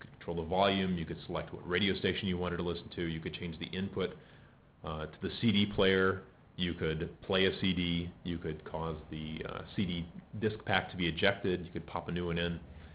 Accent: the South, United States; I'm from the South, so we used to have monster truck shows down there.

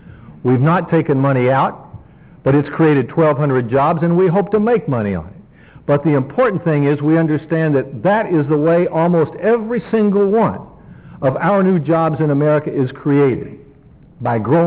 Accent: Maryville, Tennessee, United States; I stood on the steps of that home where I grew up in Maryville, Tennessee.

